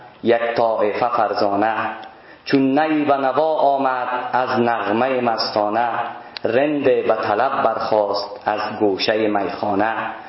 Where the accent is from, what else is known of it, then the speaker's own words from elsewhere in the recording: Mazar-i-Sharif, Balkh, Afghanistan; born there; ما خودم قسمی که گفتم شخصا در مزار شریف به دنیا آمدیم، چیزی حدود 30 کیلومتر دورتر از جایی که مولانا جلال الدین به دنیا آمدند.